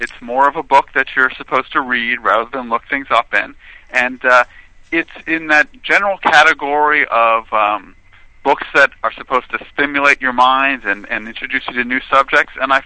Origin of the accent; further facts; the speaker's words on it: New York City, New York, United States; No, actually, I grew up in Manhattan on the Upper West Side.